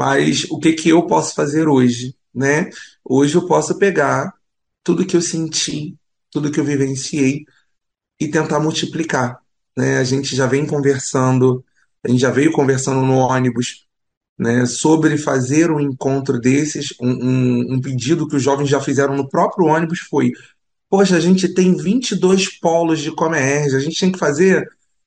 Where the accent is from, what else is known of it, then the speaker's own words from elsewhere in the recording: Rio de Janeiro, Brazil; eu vim de Realengo. Hoje eu estou nessa região da Grande Tijuca, mas eu vim de Realengo. Então eu cresci na Reunir 6.